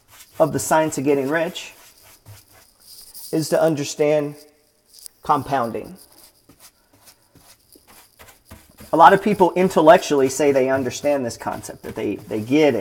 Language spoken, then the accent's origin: English; Beaumont, Texas, United States; born there; You know, I'm raised in a trailer park. I'm born in a trailer park. I was born in Beaumont, Texas, but I spent a lot of my early life hopping from mobile home to mobile home.